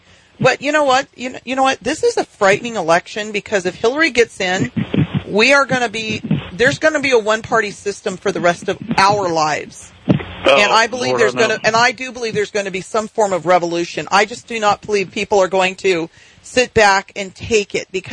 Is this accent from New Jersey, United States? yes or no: no; Texas, United States; Well, I live in Texas most of the time. I am a Texan as well.